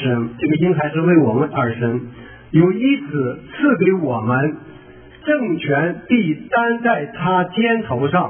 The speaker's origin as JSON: {"language": "Chinese", "country": "China", "said": "咱们中国人怎么问呢？就说你吃了吗？"}